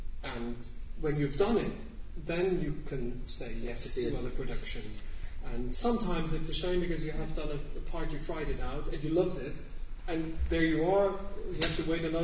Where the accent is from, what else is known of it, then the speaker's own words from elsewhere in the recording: Zurich, Switzerland; English is a second language; I've only done so far in Zurich, in my hometown, and it's so gorgeous.